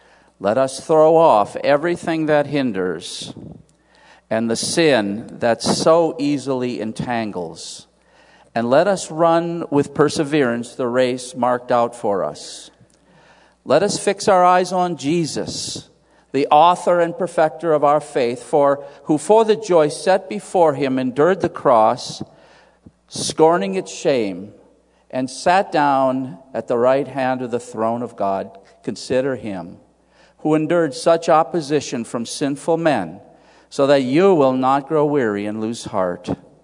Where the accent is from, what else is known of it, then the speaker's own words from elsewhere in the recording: Wisconsin, United States; I might have mentioned this before here, but I grew up in Wisconsin during the 1960s, the glory years of Green Bay football